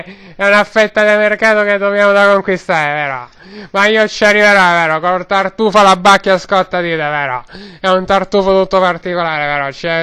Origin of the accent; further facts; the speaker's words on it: Rome, Lazio, Italy; Ma sono italiano sì, che certo, sono romano di Roma, italiano di Roma